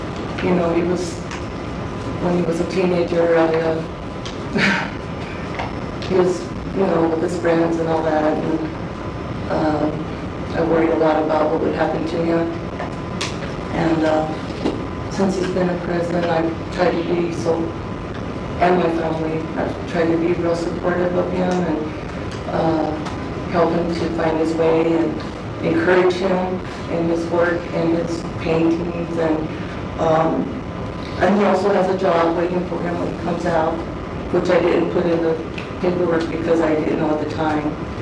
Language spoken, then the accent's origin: English; Phoenix, Arizona, United States; I grew up in South Phoenix, too